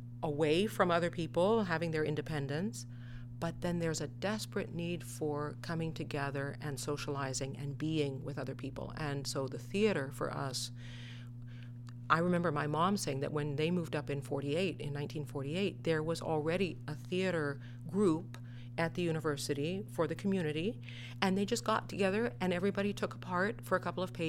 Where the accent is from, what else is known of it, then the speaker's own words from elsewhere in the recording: Fairbanks, Alaska, United States; I was one of the luckiest people in the world to be born and raised in Fairbanks, Alaska.